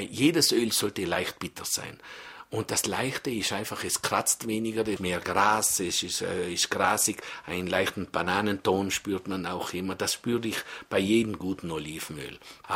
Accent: Trentino-Alto Adige, Italy; now in Switzerland; Ich komme ja aus Südtirol und da haben wir ja auch immer nur so gearbeitet mit Butter.

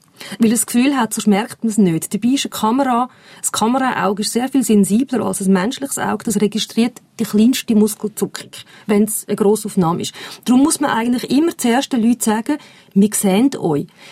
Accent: Laufenburg, Aargau, Switzerland; Ich bin in Laufenburg aufgewachsen.

